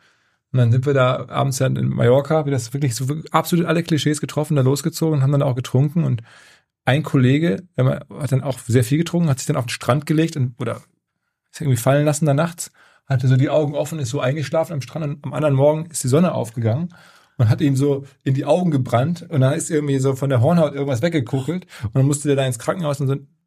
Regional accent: Essen, North Rhine-Westphalia, Germany; Ich bin in Essen groß geworden, da sehr stark im Fußballverein sozialisiert

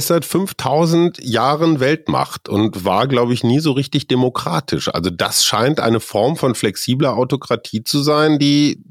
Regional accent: Germany; die gilt für mich als Deutscher auch in Italien

